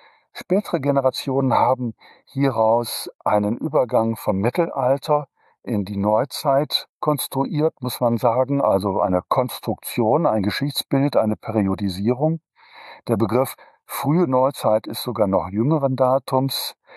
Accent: Düsseldorf, North Rhine-Westphalia, Germany; now in Trier, Germany; Ich komme ursprünglich tatsächlich aus dem Rheinland, bin gebürtiger Düsseldorfer und bin 2012 nach Trier gekommen

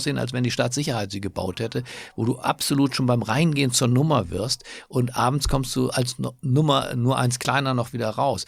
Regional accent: Berlin, Germany; in meiner Heimatstadt Berlin

